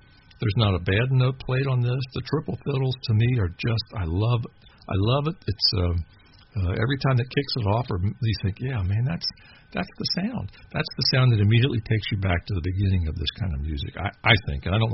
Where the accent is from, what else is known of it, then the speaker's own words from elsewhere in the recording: Kentucky, United States; I'm from Kentucky.